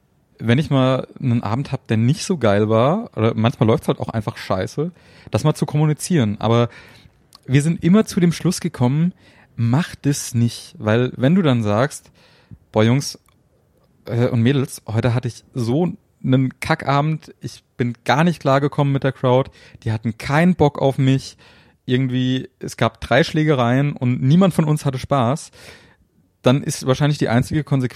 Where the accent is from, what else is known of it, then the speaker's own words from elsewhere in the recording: Fulda, Hesse, Germany; born there; now in Offenbach, Germany; Mittlerweile wohne ich jetzt seit 5, 6 Jahren hier in Offenbach. Das ist direkt neben Frankfurt. Also ich fühle mich dem Rhein-Main-Gebiet mittlerweile eher verbunden als Fulda.